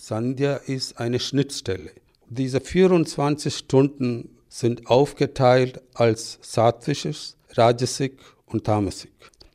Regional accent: Kerala, India; German is a second language; Es ist rausgegangen aus Kerala, auf meine Heimat.

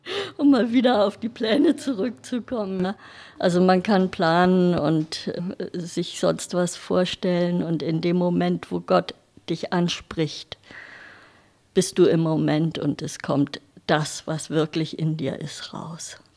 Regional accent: Germany; born there; Bin in Deutschland geboren, aber ich komme von dir

